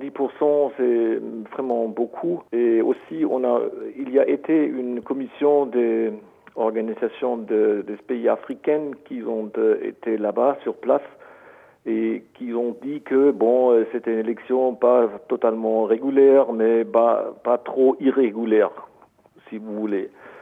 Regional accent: Germany; French is a second language; nous ne sommes pas anglais, nous ne sommes pas français, comme ça, nous avons aussi des expériences avec les décentralisations qui marchent très bien chez nous en Allemagne.

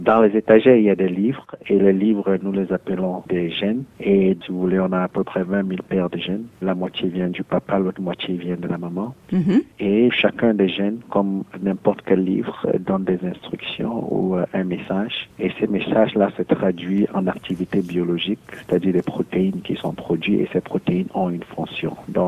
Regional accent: Cameroon; moved away as an adult; now in South Africa; je suis médecin de formation, spécialiste en génétique médicale. Je suis Camerounais d'origine et je travaille en Afrique du Sud depuis une dizaine d'années.

